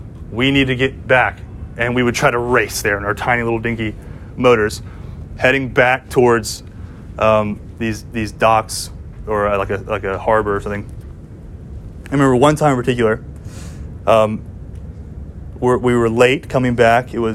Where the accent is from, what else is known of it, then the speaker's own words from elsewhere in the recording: Savannah, Georgia, United States; So I'm from Savannah, Georgia. I don't know if y'all knew that. I'm from a coastal city.